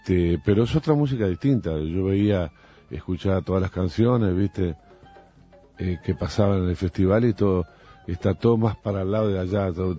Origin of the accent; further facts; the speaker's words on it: Uruguay; y yo soy uruguaya.